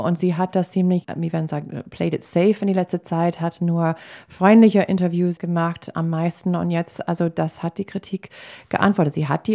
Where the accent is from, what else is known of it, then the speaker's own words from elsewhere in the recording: Green Bay, Wisconsin, United States; Sie war auch in Rallyes, also Wahlcampaign-Auftritte in Green Bay, meine Heimatstadt, auch unterwegs in Wisconsin.